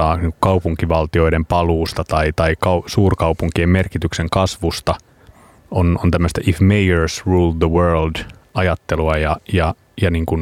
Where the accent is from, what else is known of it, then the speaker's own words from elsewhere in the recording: Porvoo, Uusimaa, Finland; Niin onkin, joo, mä oon porvoolainen.